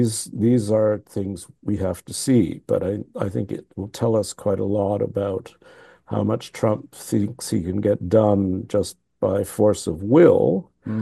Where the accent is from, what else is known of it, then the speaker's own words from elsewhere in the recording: United States; to me, as American, I worry more about the war at home than foreign policy